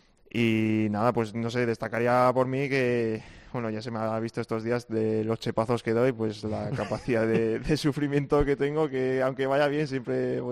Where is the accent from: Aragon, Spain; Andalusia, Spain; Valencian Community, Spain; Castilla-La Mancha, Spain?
Aragon, Spain; Jaca; also born or lived in Zaragoza; nací en Zaragoza, pero he vivido siempre toda mi vida en Jaca. Y mi madre es de Zaragoza y luego mi padre es de un pueblo de Burgos.